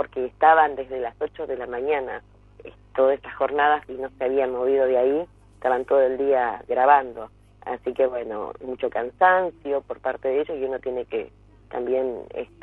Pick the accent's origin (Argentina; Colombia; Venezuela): Argentina; Río Grande; que hizo que yo estuviese justo en el centenario de mi ciudad, porque para todos los que no saben, soy de Río Grande.